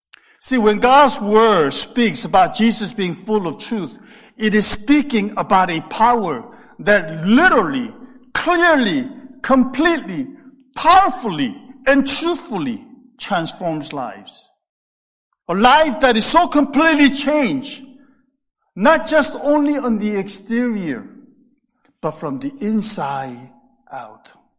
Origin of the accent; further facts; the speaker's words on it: California, United States; I'm a California, Southern California boy, right? A beach bum. I grew up in Southern Cal, went to college at UC Santa Barbara, which is right on the beach.